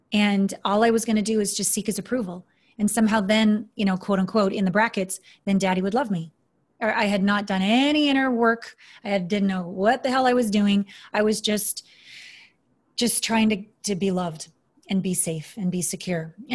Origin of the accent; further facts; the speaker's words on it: Canada; And I'm Canadian.